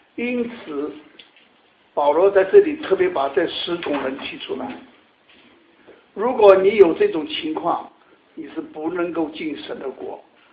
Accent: Sichuan, China; 我们这个四川人啊，就讲带把子，

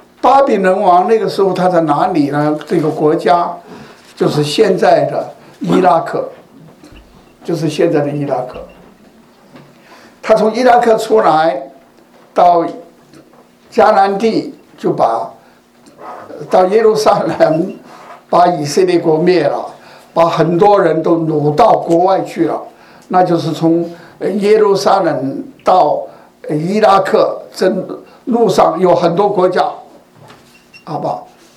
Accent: China; now in Canada; 等于我们中国人很多移民到加拿大来

